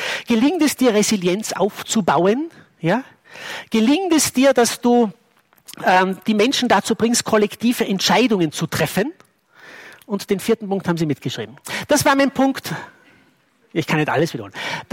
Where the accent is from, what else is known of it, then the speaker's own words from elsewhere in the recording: Bad Ischl, Upper Austria, Austria; ich bin in Bad Ischl aufgewachsen, bin auch nicht stolz darauf, aber das ist nun mal so.